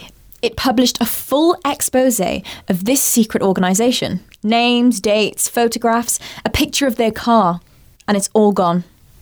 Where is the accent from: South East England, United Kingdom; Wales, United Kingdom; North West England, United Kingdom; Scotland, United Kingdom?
Wales, United Kingdom; She doesn't feel I'm Welsh enough to know.